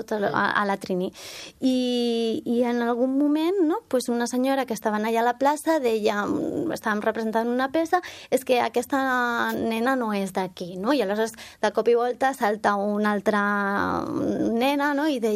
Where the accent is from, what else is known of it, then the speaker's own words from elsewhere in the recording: Galicia, Spain; jo tampoc soc ben bé d'aquí, perquè jo vinc de Galícia, no?